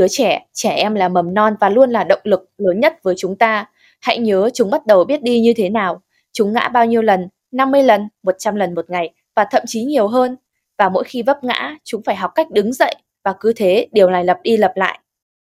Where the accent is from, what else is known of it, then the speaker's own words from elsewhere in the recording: Nam Dinh Province, Vietnam; now in Hanoi, Vietnam; Quê chị ở Nam Định, chị cũng đang đến trung tâm thành phố Hà Nội sống để tiện cho việc học tập và làm việc.